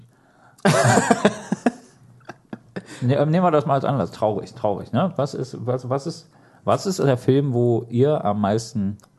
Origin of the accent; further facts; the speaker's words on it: East Germany, Germany; Ja, aber, wir kommen aus der DDR.